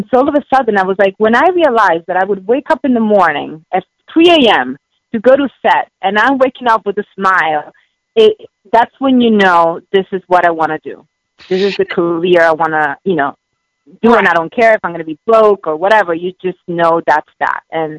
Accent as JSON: {"language": "English", "town": "Rome", "region": "Lazio", "country": "Italy", "tie": "born or raised there", "also_born_or_lived": "London", "moved": "as an adult", "lives_now": "United States", "said": "I was born in London, but, you know, my parents moved to Italy. So I ended up, I was raised in Rome most of my life."}